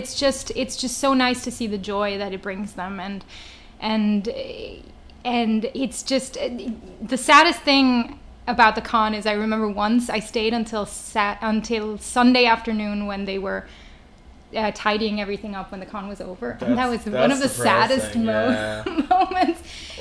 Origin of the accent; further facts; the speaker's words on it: Switzerland; So I am Swiss.